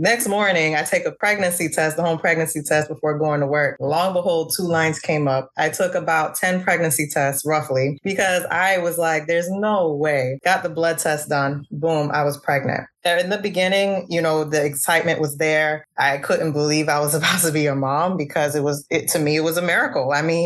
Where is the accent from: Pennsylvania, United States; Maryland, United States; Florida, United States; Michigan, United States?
Florida, United States; Born and raised in South Florida, graduated, went to college, got a scholarship, got my master's degree, became a nurse practitioner.